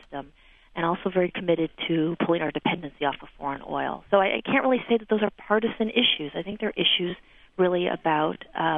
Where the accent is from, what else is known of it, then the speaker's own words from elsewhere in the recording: Tucson, Arizona, United States; And my hometown of Tucson actually has a majority woman-controlled city council as of last November.